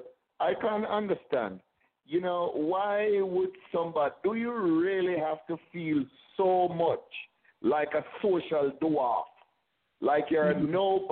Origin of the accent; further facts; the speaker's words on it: Jamaica; You know, I am Jamaican. I speak Patois